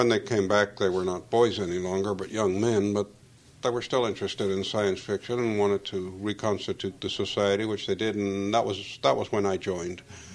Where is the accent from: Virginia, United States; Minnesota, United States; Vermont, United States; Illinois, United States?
Minnesota, United States; Northfield; which I think of as my hometown, in the 1940s and 1950s.